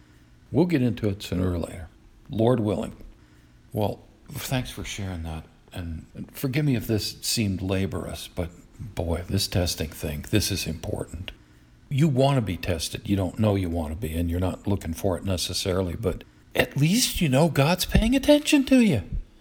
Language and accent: English; the North, United States; also born or lived in South; I was born in the South, but raised up North. But my parents were nevertheless from the South.